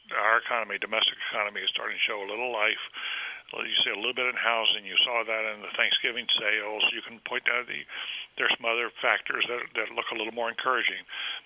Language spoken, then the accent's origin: English; the South, United States; What he did as governor of Arkansas, I'm from the South, and had high regard for what he did.